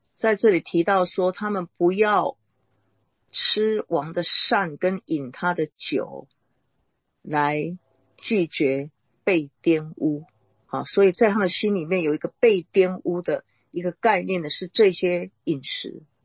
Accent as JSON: {"language": "Chinese", "country": "Taiwan", "lives_now": "United States", "said": "因为我们台湾人就有美国人是挂夫姓啦"}